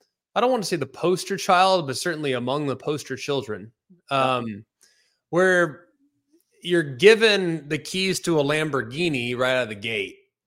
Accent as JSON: {"language": "English", "town": "Dallas-Fort Worth", "region": "Texas", "country": "United States", "tie": "born or raised there", "said": "Having seen some of the best Texas teams up close as a player and really growing up in Dallas-Fort Worth and growing up a Longhorn fan"}